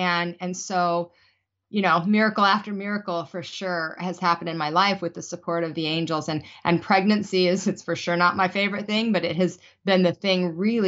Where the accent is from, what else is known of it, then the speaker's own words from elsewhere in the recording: Salt Lake City, Utah, United States; I was raised in Salt Lake City, Utah.